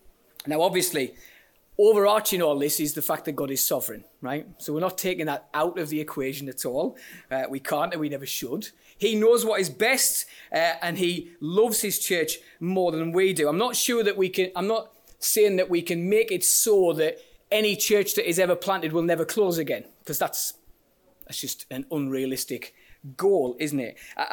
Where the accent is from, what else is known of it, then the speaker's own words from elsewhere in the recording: Silksworth, North East England, United Kingdom; I grew up in Silkswith, which is an ex-mining village in northeast of England. It's now, I'm not even the most southerly suburb of Sunderland, but that's where it is. I grew up there.